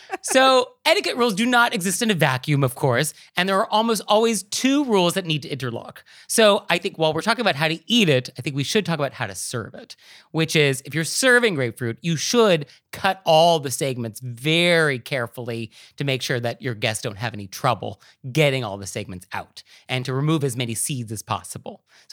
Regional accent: West Coast, United States; now in New York City, United States; I grew up on the West Coast. I moved to New York City. We don't have Walmarts in either of these places.

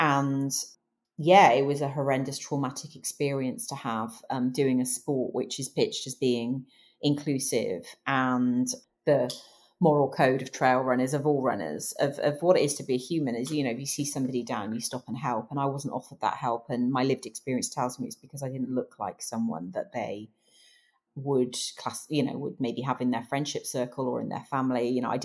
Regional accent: United Kingdom; I crossed the line as 11th British woman.

